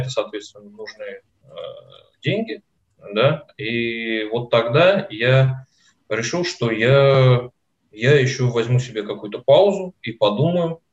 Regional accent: Nizhny Novgorod, Nizhny Novgorod Oblast, Russia; Я сам из Нижнего Новгорода. Сейчас тут и прибываю.

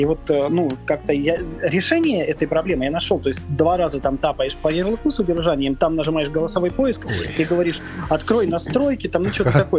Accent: Kursk, Kursk Oblast, Russia; Я из Курска

